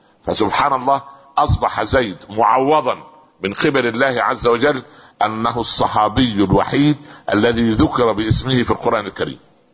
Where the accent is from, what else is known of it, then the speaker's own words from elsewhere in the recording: Minya Governorate, Egypt; born there; مدينة اسمها البهنسة قريبة من قريتي التي ولدت فيها 50 كيلو متر.